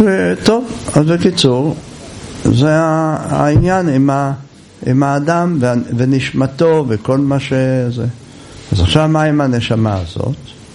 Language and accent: Hebrew; Jerusalem, Jerusalem District, Israel; גדלנו בירושלים עם הירדנים